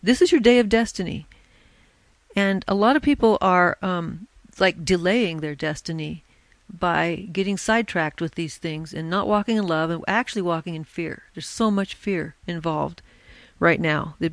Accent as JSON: {"language": "English", "region": "Oregon", "country": "United States", "tie": "born or raised there", "said": "See, that just blows my mind because I was raised in Oregon."}